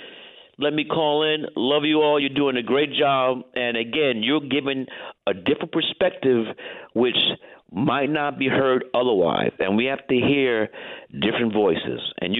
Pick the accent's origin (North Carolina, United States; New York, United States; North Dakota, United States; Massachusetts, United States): New York, United States; because I'm a New Yorker.